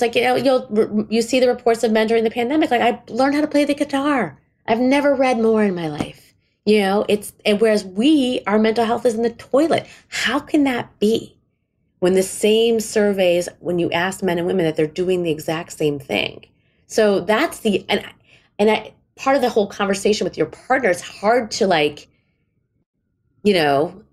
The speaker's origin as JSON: {"language": "English", "country": "India", "said": "because again, I'm Indian, you know, very paternalistic culture, right?"}